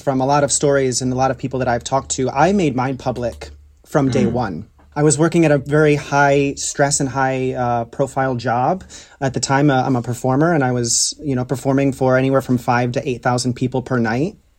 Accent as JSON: {"language": "English", "country": "United States", "said": "So, I'm American."}